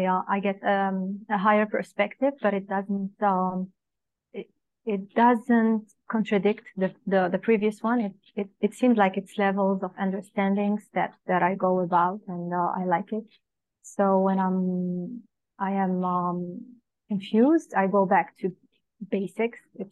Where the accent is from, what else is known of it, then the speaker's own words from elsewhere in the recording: Morocco; So I am from Morocco.